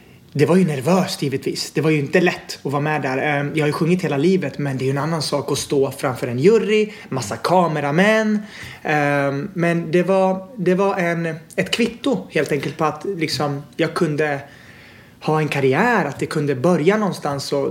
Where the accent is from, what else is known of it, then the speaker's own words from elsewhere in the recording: Sweden; born there; Tog de med sig hela tjocka släkten och kom hit. Och sen föddes jag 89 på BB.